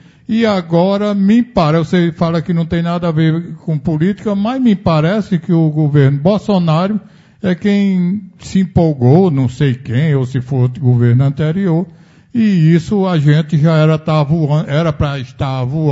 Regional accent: Caicó, Rio Grande do Norte, Brazil; sou lá de Caicó, Rio Grande do Norte, sempre indo para o Nordeste

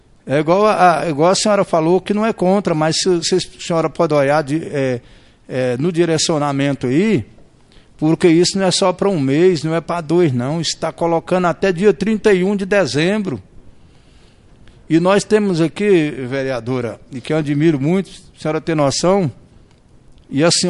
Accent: Bahia, Brazil; eu, por exemplo, vim do estado da Bahia para cá, fui bem alocado

